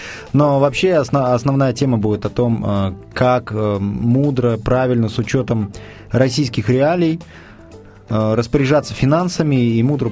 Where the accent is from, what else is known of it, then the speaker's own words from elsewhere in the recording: Tashkent Region, Uzbekistan; Да, я из солнечного Узбекистана. В Узбекистане я родился и вырос, в Ташкентской области.